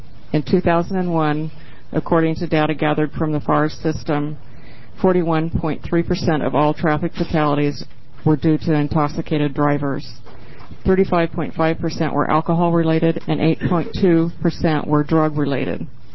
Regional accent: Oregon, United States; I'm from Lane County.

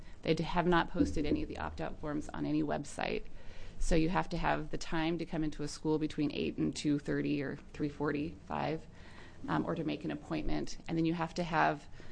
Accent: McMinnville, Oregon, United States; I'm from McMinnville, Oregon.

